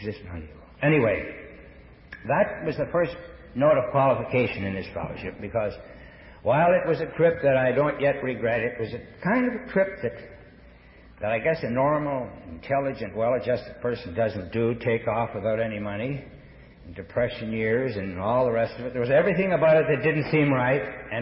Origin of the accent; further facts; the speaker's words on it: Quebec, Canada; I was brought up in French Canada, so I knew some French, not as much as I should have, but I knew some